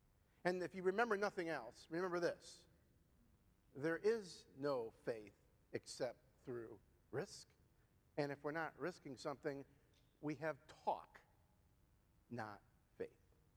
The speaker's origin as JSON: {"language": "English", "town": "Cleveland Heights", "region": "Ohio", "country": "United States", "tie": "born or raised there", "said": "I'm from the Jewish capital of Ohio. Anybody want to guess what that is? Cleveland. Grew up in Cleveland Heights. The East Side, never met a Christian in the 16 years I lived in Cleveland."}